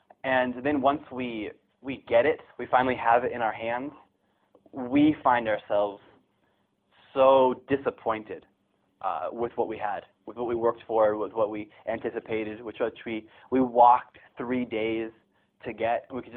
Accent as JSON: {"language": "English", "region": "California", "country": "United States", "tie": "born or raised there", "said": "I grew up in California, right next to the Mexican border"}